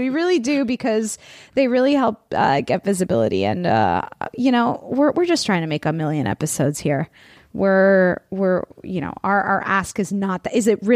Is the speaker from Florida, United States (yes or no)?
yes; Florida, United States; now in California, United States; I mean, we don't have alligators here in California. I come from Florida. Maybe my fear of alligators is a little bit more than other people.